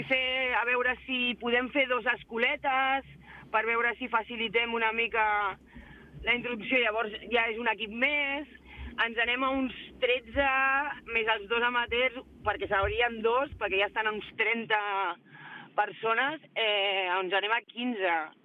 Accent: Olesa de Montserrat, Catalonia, Spain; Jo que soc d'Olesa, que també som un poblet

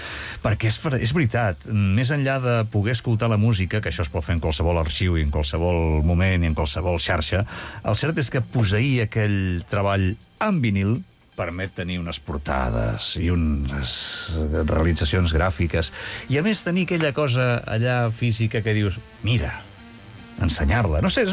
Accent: Moja, Catalonia, Spain; no, que jo soc de Moja

